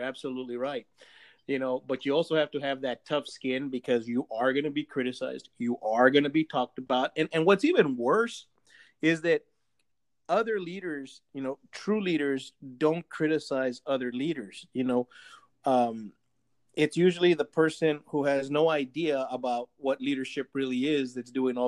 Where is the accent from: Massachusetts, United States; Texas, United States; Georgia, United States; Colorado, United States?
Texas, United States; El Paso; I mean, I was born and raised in El Paso.